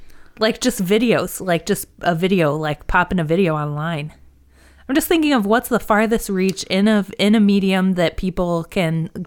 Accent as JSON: {"language": "English", "region": "Ohio", "country": "United States", "accent": "Northwest Ohio", "said": "I'm from Ohio. I have a Northwest Ohio accent."}